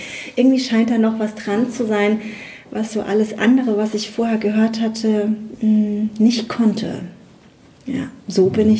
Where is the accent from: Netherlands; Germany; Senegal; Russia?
Germany; Bad Brücken, Rhineland-Palatinate; Ich komme aus dem kleinen Ort Bad Brücken, der ist in der Nähe von Bad Kreuznach und Bad Kreuznach liegt ganz grob so in Mainz-Bingen die Ecke.